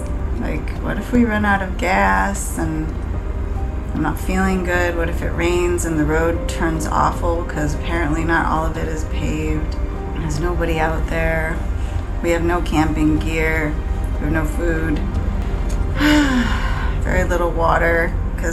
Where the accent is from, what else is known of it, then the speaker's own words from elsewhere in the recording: Chicago, Illinois, United States; As a Chicagoan, I consider myself to be somewhat of an expert in pizza.